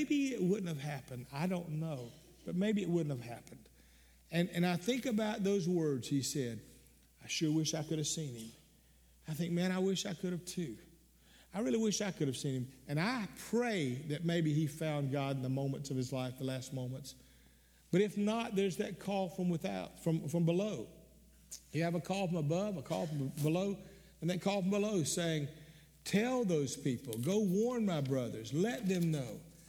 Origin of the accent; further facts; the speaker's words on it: Newfoundland and Labrador, Canada; He came to Columbus where I was at. I was raised in Newfoundland.